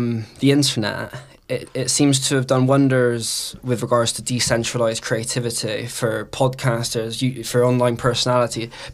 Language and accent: English; Bristol, South West England, United Kingdom; accent: Bristolian; Yeah, East Bristol. So Whitehall